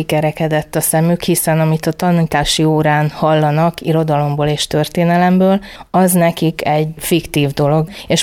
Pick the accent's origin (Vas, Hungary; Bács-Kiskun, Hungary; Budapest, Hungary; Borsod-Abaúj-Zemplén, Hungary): Bács-Kiskun, Hungary; Kiskunhalas; Balota szállásról érkeztem, bár kiskunhalasi vagyok, de már 13. tanéve tanítok balota szálláson